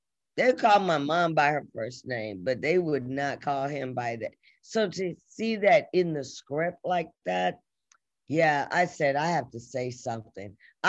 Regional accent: Atlanta, Georgia, United States; also born or lived in Boston, United States / New York, United States; you know, I was born in Boston and I lived in New York and then I lived in Atlanta and grew up and graduated.

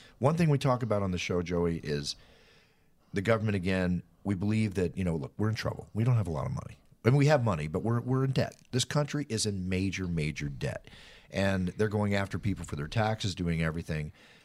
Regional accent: Dallas, Texas, United States; I lived in the Bible Belt. I grew up partially in Dallas, Texas.

